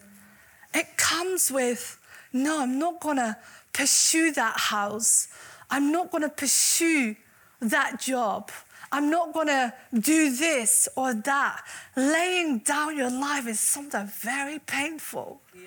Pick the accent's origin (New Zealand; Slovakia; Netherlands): Netherlands; English is a second language; now in United Kingdom; I didn't know the language. I'm from the Netherlands, if you didn't know. I didn't know the language. But you know, there was a family here in England, in Lincolnshire, who loved me.